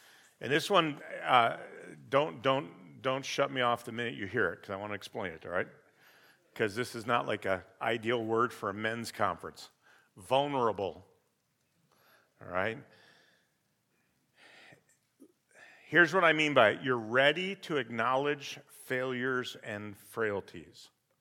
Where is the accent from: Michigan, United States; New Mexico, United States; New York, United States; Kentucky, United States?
Michigan, United States; I mean, obviously I'm from Michigan.